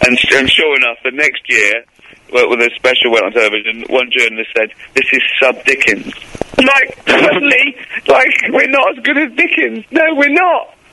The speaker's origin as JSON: {"language": "English", "country": "United Kingdom", "said": "That's me being British. That's how we think."}